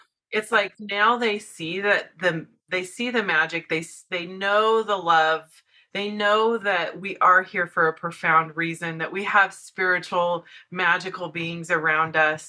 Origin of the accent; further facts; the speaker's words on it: Blue Springs, Missouri, United States; now in Salt Lake City, United States; I'm from Blue Springs, Missouri. And now I'm in Salt Lake City